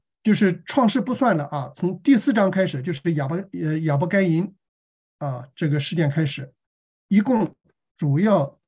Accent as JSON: {"language": "Chinese", "country": "China", "said": "这个我们中国人啊，这个在 几十年以前的时候，那么我们都相信无神论啊，我们相信共产主义理想，是吧？我们不相信有神。"}